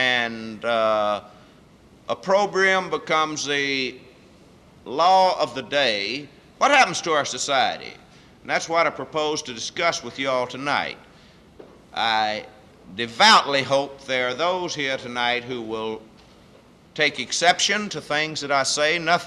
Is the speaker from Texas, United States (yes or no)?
yes; Austin, Texas, United States; which was 3.5 more than I was raised with out in South Austin